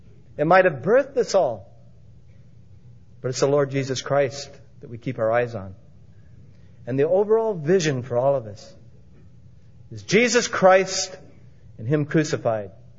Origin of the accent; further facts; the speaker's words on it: Portland, United States; because I was raised in Portland, reached out to my dad a few years ago.